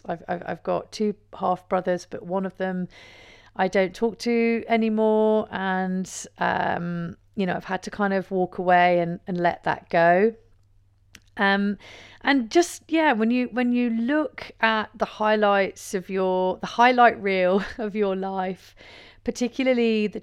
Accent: England, United Kingdom; But in this country, you know, in my home country in England, it's not something that we talk openly about.

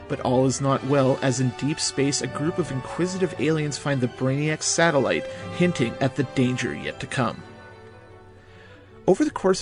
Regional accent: Saskatoon, Saskatchewan, Canada; from Saskatoon.

